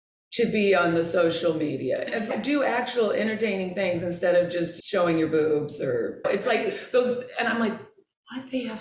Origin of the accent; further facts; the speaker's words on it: Kansas City, United States; but I was from Kansas City, so it was like, wow.